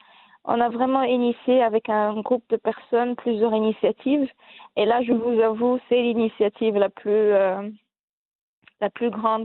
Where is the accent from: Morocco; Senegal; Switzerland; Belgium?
Morocco; Marrakesh, Marrakesh-Safi; parce que nous, on est de Marrakech.